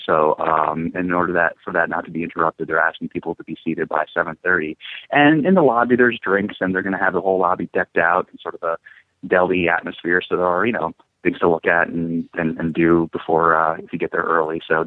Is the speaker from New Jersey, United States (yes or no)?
yes; Mahwah, New Jersey, United States; So I grew up at the time, it was a small town where basically you either played sports or did nothing.